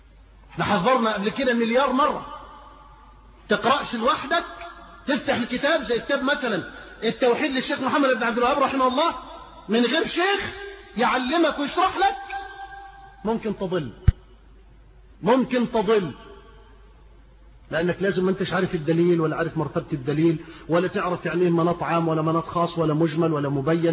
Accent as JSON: {"language": "Arabic", "town": "Suez", "region": "Suez Governorate", "country": "Egypt", "said": "قلت لكم أن أنا سافرت من السويس إلى المملكة السعودية"}